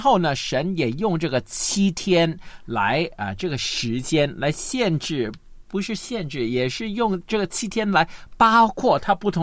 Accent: Guangdong, China; 我们广东人经常说斗长命

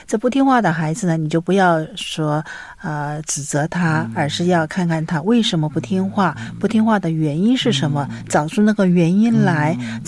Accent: China; 我们中国人

